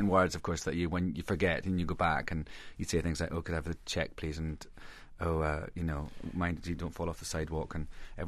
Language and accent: English; Scotland, United Kingdom; being Scottish